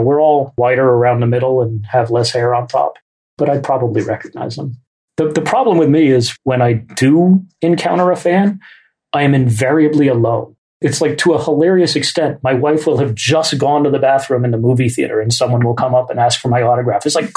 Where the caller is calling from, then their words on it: Oakland, California, United States; also born or lived in New York; I'm dialing in from Oakland, California. And when my wife and I moved out here from New York in 1996